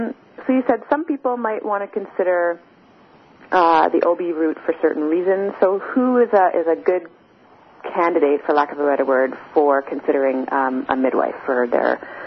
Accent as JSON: {"language": "English", "country": "Canada", "said": "Yes, I am Canadian."}